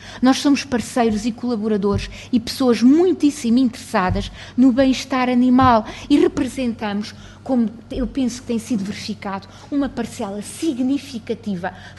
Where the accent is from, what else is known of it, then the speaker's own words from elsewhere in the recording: Castelo Branco, Portugal; Por exemplo, Castelo Branco, de onde eu sou proveniente